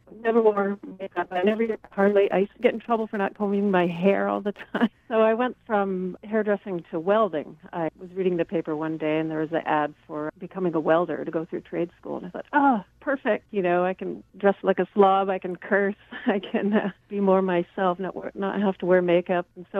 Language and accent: English; British Columbia, Canada; I grew up on Vancouver Island and grew up in my mother's hair salon and, you know, grew up in a working class family